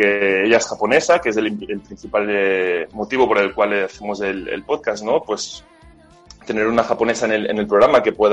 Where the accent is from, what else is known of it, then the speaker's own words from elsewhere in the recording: Catalonia, Spain; los que somos de Cataluña mamamos mucho lo que es la televisión catalana, el TV3, K3.